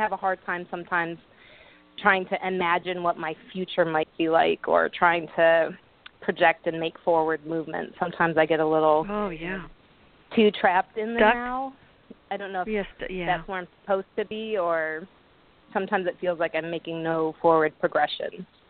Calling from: Los Angeles, California, United States; I'm calling from Los Angeles, yes.

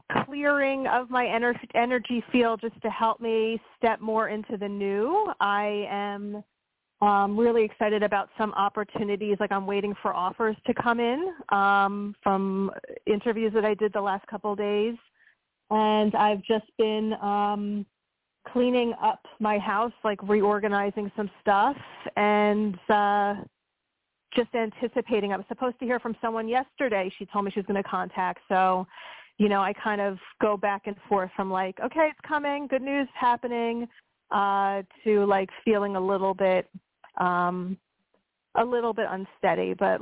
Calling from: Pennsylvania, United States; from Pennsylvania.

